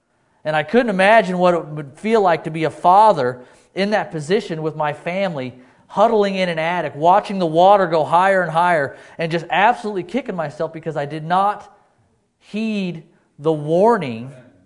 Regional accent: Idaho, United States; When I was in Muskogee, Oklahoma, I met a man who was born and raised in Idaho like me

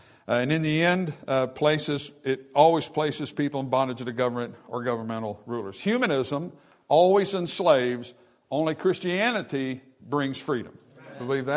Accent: United States; while they're discouraging to me as an American, I hate what it's doing to our nation.

